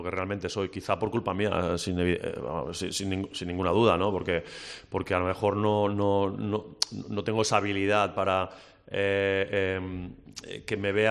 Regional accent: Valencian Community, Spain; also born or lived in Andalusia; como buen valenciano, tampoco es que sea el humor mi virtud

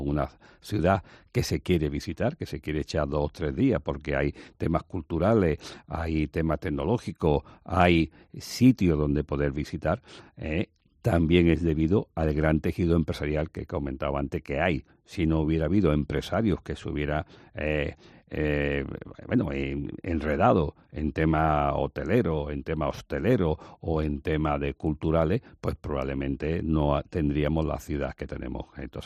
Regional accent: Málaga, Andalusia, Spain; somos españoles, somos andaluces, somos malagueños y tenemos nuestra peculiaridad, ¿no?

